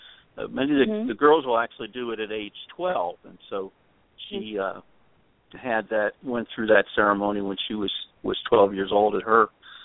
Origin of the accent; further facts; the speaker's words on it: New Jersey, United States; also born or lived in New York; And I grew up in New Jersey and then New York, and can remember beginning my religious education at a very young age.